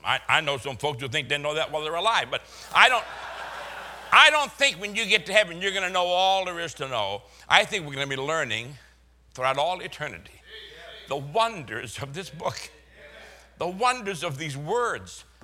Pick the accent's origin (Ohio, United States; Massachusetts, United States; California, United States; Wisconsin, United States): Massachusetts, United States; Boston; accent: Boston; I am from Boston. You can tell a little bit by my accent.